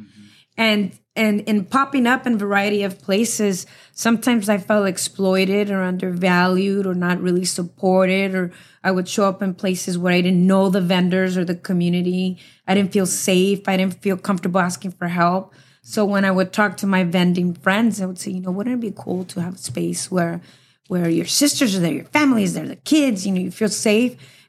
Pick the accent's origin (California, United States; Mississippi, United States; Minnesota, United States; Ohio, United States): California, United States; City Terrace; I grew up here in City Terrace. I still live here. I work here.